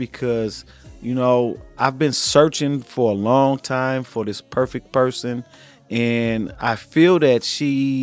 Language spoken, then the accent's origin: English; California, United States; I'm from Southern California.